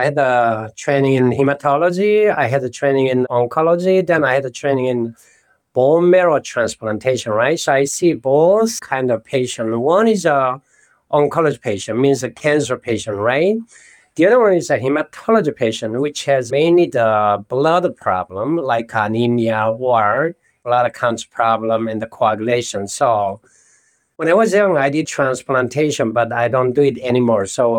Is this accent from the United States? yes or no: no; South Korea; moved away; I grew up in South Korea, right?